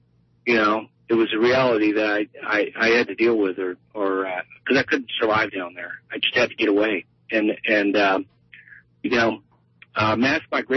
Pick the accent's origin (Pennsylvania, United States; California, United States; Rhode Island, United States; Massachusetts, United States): California, United States; Los Angeles; now in Portland, United States; I lived here in Portland for 8 years. I moved back to Los Angeles, which is my hometown, and I got very sick there.